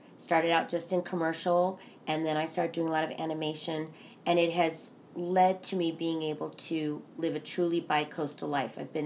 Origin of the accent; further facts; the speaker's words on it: Los Angeles, California, United States; I knew about voiceover, I think, because of growing up in Los Angeles. It's a wonderful place to grow up as an actor because everybody is an actor or writer.